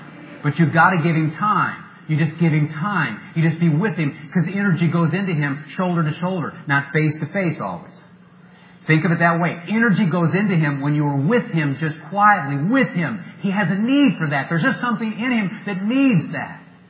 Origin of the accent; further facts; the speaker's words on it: Peoria, Illinois, United States; I remember growing up in Peoria and riding my bike up and down as blue-collar city, and guys were always working on their cars.